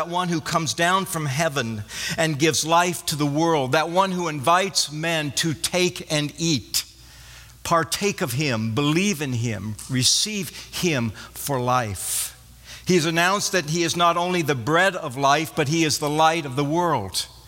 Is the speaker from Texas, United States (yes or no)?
no; Wyoming, United States; I grew up in Wyoming, and when I was in junior high in the early years of high school, I worked for a sheep rancher